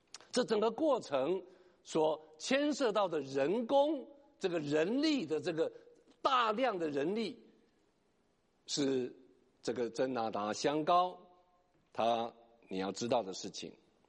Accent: China; 整个运过去的行程可以媲美我们中国人的丝路

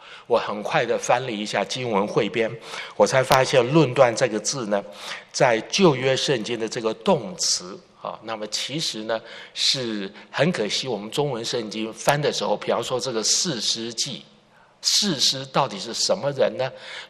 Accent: Taiwan; 我记得小的时候我们在台湾长大，那时候买的米呢常常并不是非常的干净

